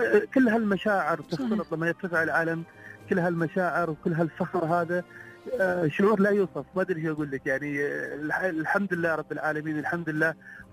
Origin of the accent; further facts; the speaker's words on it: United Arab Emirates; الفخر اللي تحسه لما تكون تقول أنا مواطن إماراتي